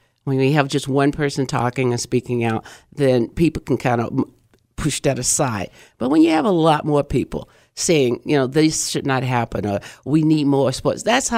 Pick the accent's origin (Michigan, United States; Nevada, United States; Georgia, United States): Georgia, United States; And growing up in Georgia, you know, I grew up during the time of, you know, whites, colors, and all of that.